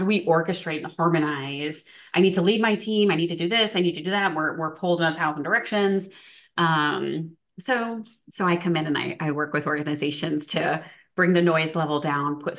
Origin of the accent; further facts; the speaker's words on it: Chicago, Illinois, United States; I'm a simple gal, right? I'm a Midwesterner. I'm from Chicago.